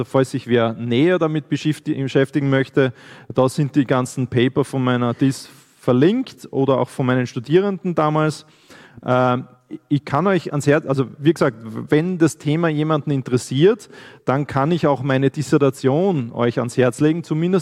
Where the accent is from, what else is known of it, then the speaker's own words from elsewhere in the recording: Graz, Styria, Austria; Ich komme aus Graz.